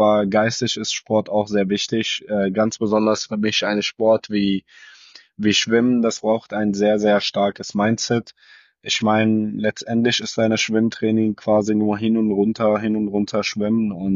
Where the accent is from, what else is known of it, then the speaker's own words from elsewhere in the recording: Syria; Also ich meine, ich komme selber aus Syrien